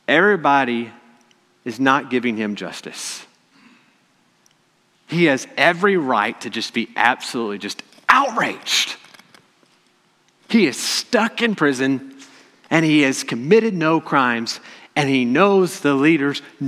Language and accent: English; Illinois, United States; I'm from Southern Illinois, they'd be these parades that would come through.